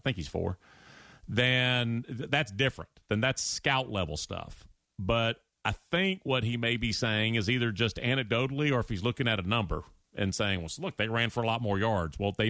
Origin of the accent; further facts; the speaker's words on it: Germany; also born or lived in Japan; I grew up in Germany and Japan.